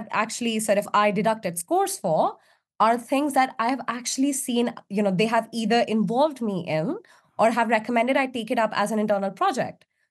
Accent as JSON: {"language": "English", "country": "India", "moved": "yes", "lives_now": "United Kingdom", "said": "So I'm from India. When I moved to the UK, it was so painful because I was not able to transfer any capital. So as an Indian, like, and as an Asian brown immigrant, you don't have any credit history."}